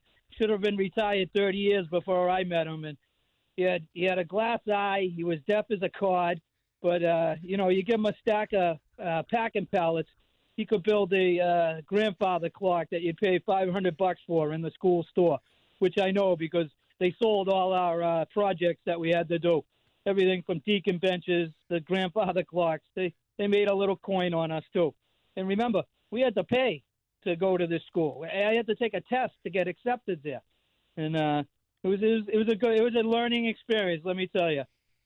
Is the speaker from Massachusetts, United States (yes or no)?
yes; Boston, Massachusetts, United States; I know I mangle some of them, but you know, I'm from Boston, and this is what I do.